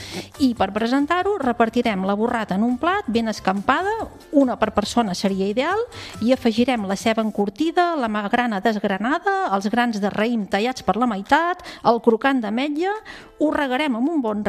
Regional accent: Girona, Catalonia, Spain; jo que sóc de Girona

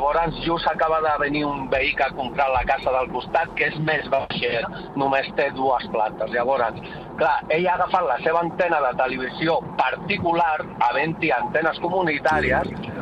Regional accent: Riera de Gaià, Catalonia, Spain; Pues mira, soc de la Riera de Gallà, vale, ara mateix estic conduint

